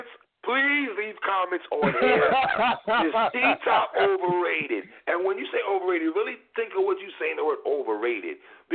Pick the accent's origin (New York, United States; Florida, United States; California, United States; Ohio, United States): New York, United States; New York City; Brother, I'm from New York City. There's a lot of garbage New York rappers.